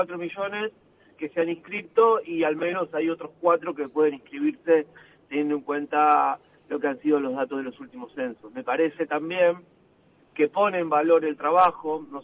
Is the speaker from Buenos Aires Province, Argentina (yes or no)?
yes; La Plata, Buenos Aires Province, Argentina; yo soy de La Plata, vos lo sabés, Gisela